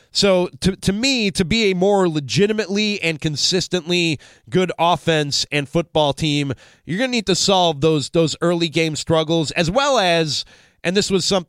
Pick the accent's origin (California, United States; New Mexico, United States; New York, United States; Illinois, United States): Illinois, United States; Chicago; Born and raised in Chicago, Bears fan through and through